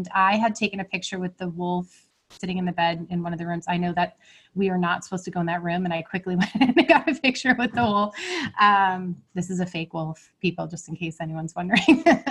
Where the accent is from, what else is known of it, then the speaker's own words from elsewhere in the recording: Massachusetts, United States; also born or lived in Florida; now in New Hampshire, United States; I'm from Massachusetts. I got married to my husband. We moved to New Hampshire for just, I guess, 6 years. Then we were in Florida for 3 years. And then we came back to New Hampshire, but much further north